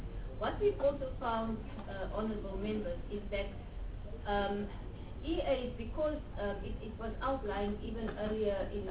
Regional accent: Northern Cape, South Africa; I am from the Northern Cape, which is where I'm based. I'm a provincial-based commissioner.

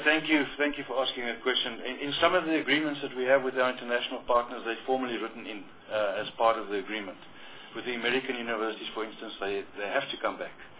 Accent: South Africa; we force people to come back, because we're supporting them as South African taxpayers at the end of the day.

